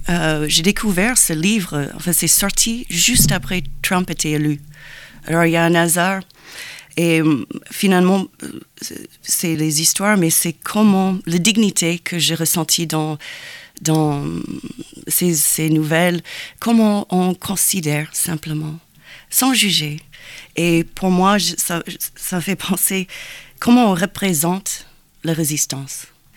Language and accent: French; Tacoma, Washington, United States; born there; French is a second language; Je suis née à Tacoma, Washington, qui est à côté de Seattle. Mais je fais mes études à New York avec une école de danse de la compagnie Alvin Ailey.